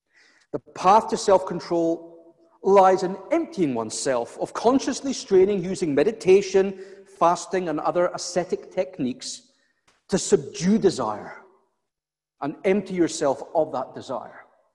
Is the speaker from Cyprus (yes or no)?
yes; Cyprus; When I was a teenager growing up in Cyprus, there were so many mosquitoes